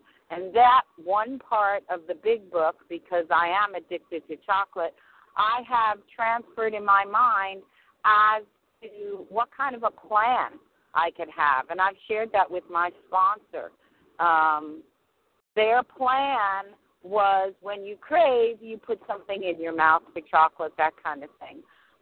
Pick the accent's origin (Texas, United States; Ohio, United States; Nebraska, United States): Texas, United States; Houston; I am a compulsive overeater.